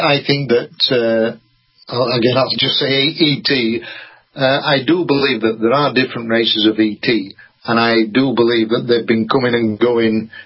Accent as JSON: {"language": "English", "region": "Yorkshire and the Humber", "country": "United Kingdom", "said": "I think I'm right, being a Yorkshireman"}